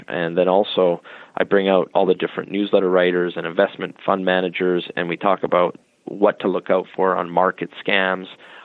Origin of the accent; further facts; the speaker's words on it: Canada; I'm a Canadian, and I look how screwed up our country is right now